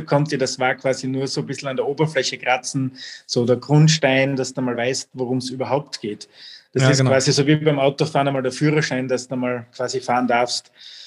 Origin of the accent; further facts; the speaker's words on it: Styria, Austria; Und das hat mir dann als Steirer schon richtig gut gefallen.